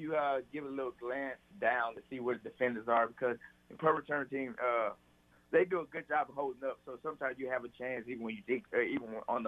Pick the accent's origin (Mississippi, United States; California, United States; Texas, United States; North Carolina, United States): Texas, United States; Houston; No. I'm all Houston. I'm Texan. Texan, oh, everything.